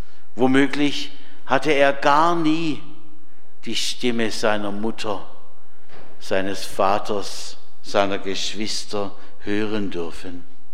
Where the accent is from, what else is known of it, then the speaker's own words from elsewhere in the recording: Baden-Württemberg, Germany; In der Gegend, wo ich herstamme, da gab es auch sowas wie die Mooswiese oder das Volksfest. Es hieß eben Wimpfener Talmarkt.